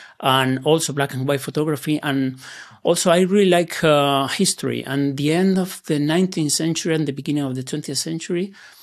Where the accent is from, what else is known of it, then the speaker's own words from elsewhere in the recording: Granada, Andalusia, Spain; English is a second language; My hometown.